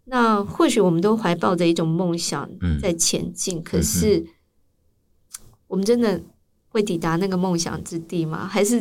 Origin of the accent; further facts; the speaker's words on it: Taipei, Taiwan; 我虽然是台北人，但是我成长在北投。